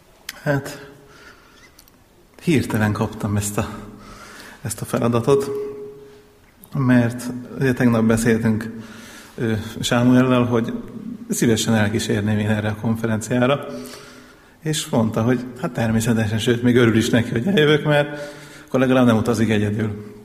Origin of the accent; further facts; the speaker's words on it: Kiskőrös, Bács-Kiskun, Hungary; Kiskörösön születtem, ott is nevelkedtem